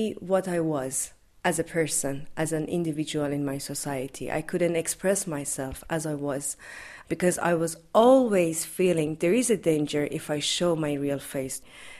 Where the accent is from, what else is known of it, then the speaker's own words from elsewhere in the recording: Iran; English is a second language; also born or lived in Dubai; now in Czech Republic; I'm from Iran, and I was living in Dubai